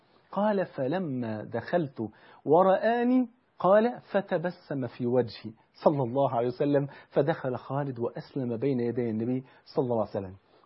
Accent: Egypt; الأحزان التي نشعر بها في بلدنا مصر

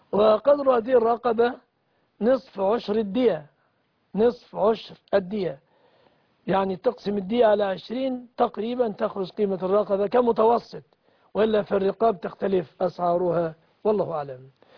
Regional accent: Egypt; بلادنا مصر

